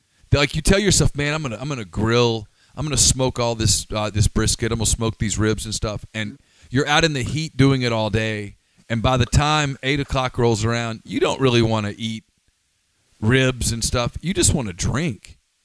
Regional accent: Ruston, Louisiana, United States; I grew up in Ruston, Louisiana, so couldn't be further away from where you grew up

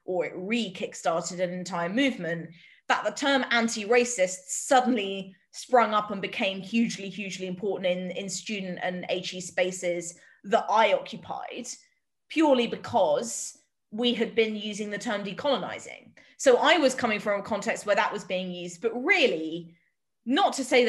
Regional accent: England, United Kingdom; I realise that I'm English

